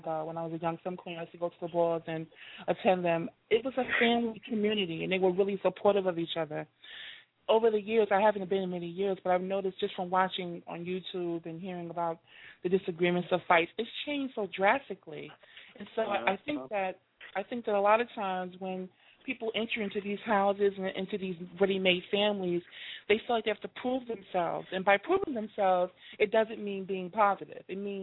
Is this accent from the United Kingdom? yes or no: no; New York, United States; now in Georgia, United States; I lived in New York. I'm a New Yorker. I now live in Georgia.